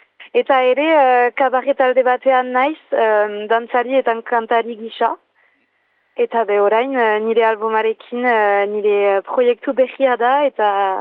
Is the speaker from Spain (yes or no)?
no; Ustaritz, Nouvelle-Aquitaine, France; now in Bayonne, France; Bai, arok, Baionan biz naiz, baina Uztaritzekoa naiz, bai.